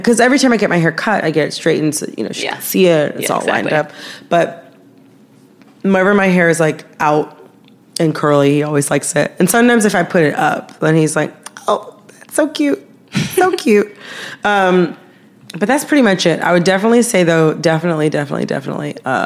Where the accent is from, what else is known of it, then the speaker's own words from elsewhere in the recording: Michigan, United States; I'm from Michigan.